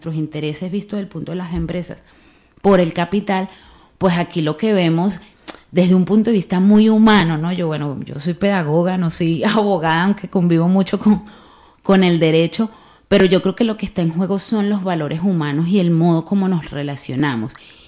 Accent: Bilbao, Basque Country, Spain; como bilbaínos, como que hemos nacido aquí, hemos estado toda la vida aquí

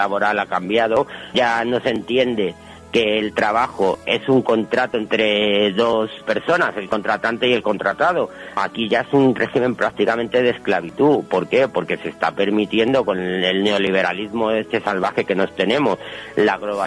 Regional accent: Madrid, Community of Madrid, Spain; Yo soy de Carabanchel.

